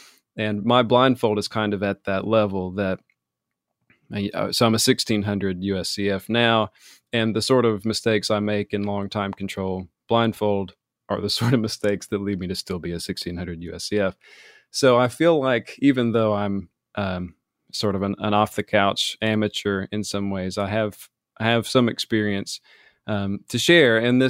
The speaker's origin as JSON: {"language": "English", "region": "Appalachia", "country": "United States", "tie": "born or raised there", "said": "growing up in Appalachia, you don't really come across many chess clubs."}